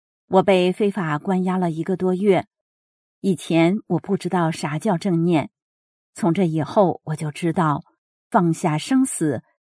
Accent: China; 我说，我是中国人。他说，你不能这么说话呀。我说，我咋说话？他说，你说你当地是哪儿的？我说，我就是中国的。

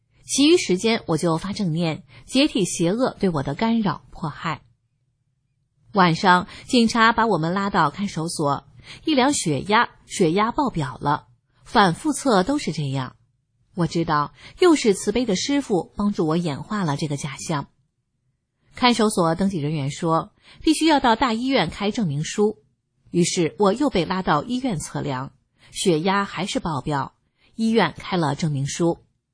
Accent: China; 我们中国人很善良

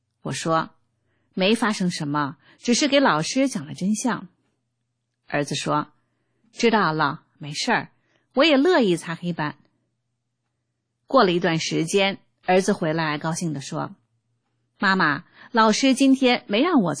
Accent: China; 中国不好，可我就是中国人，那我就建设中国吧

